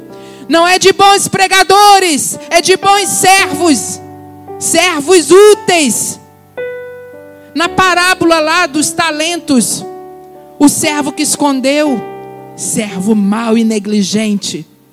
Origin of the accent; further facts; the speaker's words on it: Rio de Janeiro, Brazil; um dia eu estava muito bem confortável lá na minha terra, lá no Rio de Janeiro, na minha casa própria, lá no Rio de Janeiro, com a minha família.